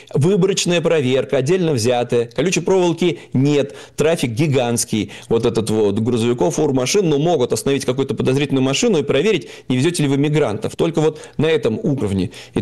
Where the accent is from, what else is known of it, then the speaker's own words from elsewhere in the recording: Saint Petersburg, Russia; мы, петербуржцы, приезжаем туда, покупаем у них что-то в магазинах